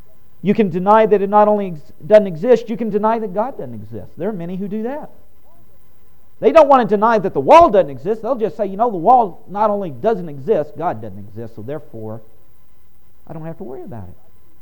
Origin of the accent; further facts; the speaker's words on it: Houston, Texas, United States; my era I grew up in Houston, Texas. I grew up around NASA and the space program